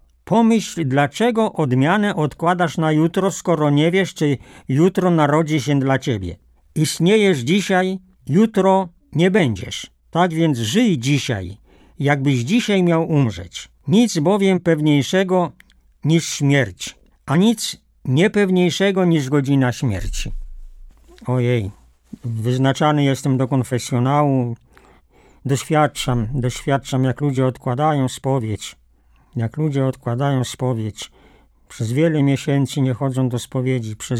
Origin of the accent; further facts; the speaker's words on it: Mroczki, Masovian Voivodeship, Poland; Ja pochodzę z małej wsi mazowieckiej, małych Mroczk. Rodzice prości, rolnicy, ale co miesiąc chodzili do spowiedzi.